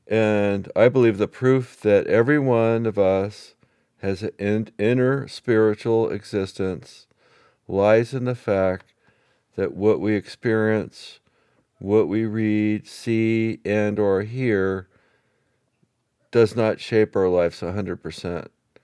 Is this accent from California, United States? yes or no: yes; California, United States; And I grew up in Marin County, and I live in Santa Cruz County now.